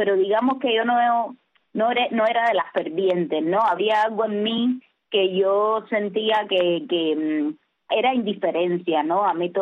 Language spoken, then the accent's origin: Spanish; Havana, Cuba; moved away; crecí realmente en La Habana Vieja. Desde el 98 hasta que me fui de Cuba, pues estuve viviendo ahí. Digamos que me siento de La Habana Vieja completamente.